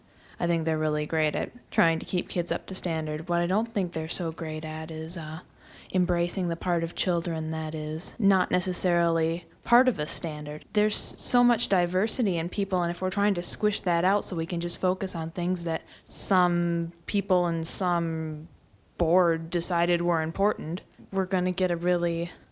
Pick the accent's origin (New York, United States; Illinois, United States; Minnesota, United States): Minnesota, United States; Afton; I'm from Afton, Minnesota.